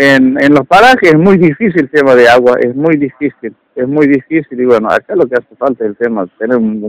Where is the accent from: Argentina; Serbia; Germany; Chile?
Argentina; Misión La Paz, Salta; En el caso de Misión La Paz, yo soy de Misión La Paz.